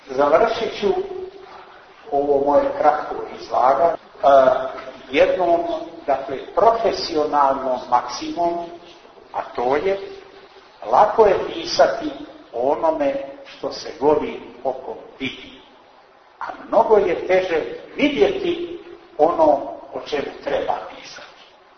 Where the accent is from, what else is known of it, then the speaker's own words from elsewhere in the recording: Montenegro; kod nas u Crnoj Gori.